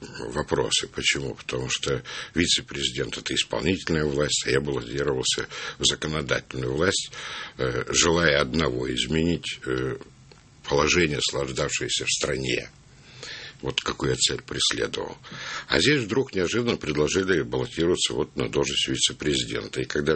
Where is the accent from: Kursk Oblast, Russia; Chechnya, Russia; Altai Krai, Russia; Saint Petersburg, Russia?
Kursk Oblast, Russia; Kursk; born there; Я родился на Украине в семье военнослужащего. А реально произошло, что я родился в отпуске в городе Курске, а отец служил в городе Проскурове.